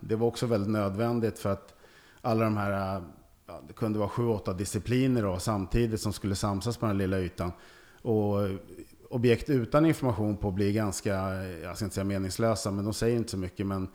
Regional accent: Sweden; moved away as an adult; Jag var singel helt enkelt just då, så jag var ingen som höll mig hemma i Sverige.

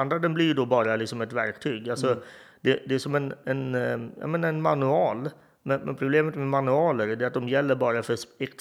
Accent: Sweden; även jag som svensk är intresserad av att utreda saker innan det tas i bruk

